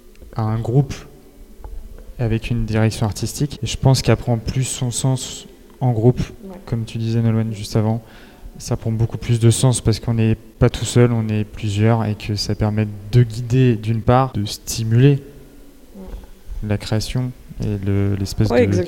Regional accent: Rennes, Brittany, France; Je viens de Rennes.

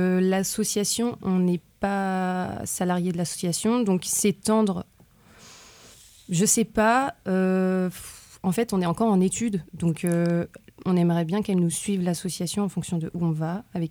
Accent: Nantes, Pays de la Loire, France; et moi, je suis de Nantes.

